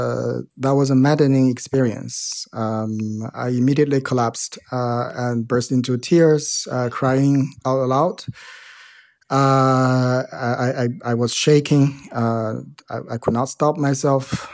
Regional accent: United States; For me, as an American who's aspired to study this part of the world and finally got to actually step on the ground

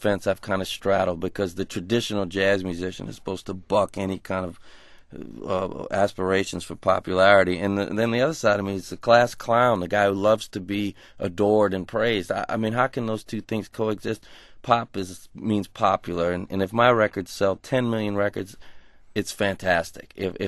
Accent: New Orleans, Louisiana, United States; where we grew up in New Orleans, that's a traditional way to improvise

